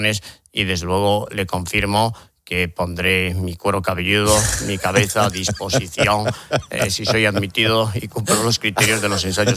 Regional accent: Spain; En este país, como país europeo, país caucásico, estamos dentro de esa raza y probablemente en España, pues a lo mejor nuestra vida tan ajetreada y nuestro buen vivir

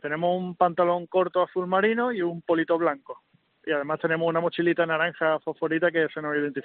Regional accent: Málaga, Andalusia, Spain; Sí, yo soy de Málaga y estoy destinado en Marbella.

